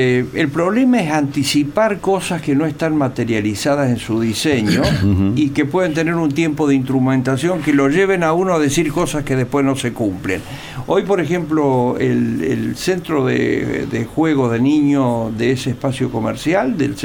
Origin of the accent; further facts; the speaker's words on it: La Laguna, Córdoba, Argentina; Los niños de la región, yo vengo de la región, yo soy de La Laguna.